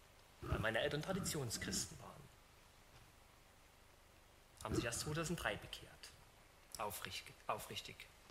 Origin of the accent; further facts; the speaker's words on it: Saxony, Germany; now in Düsseldorf, Germany; ich bin in einer stark atheistischen geprägten Gegend aufgewachsen. Ich stamme aus Ostdeutschland, aus Sachsen, da bin ich aufgewachsen. Aber ich wohne jetzt in Düsseldorf oder Monheim am Rhein, also in Westdeutschland.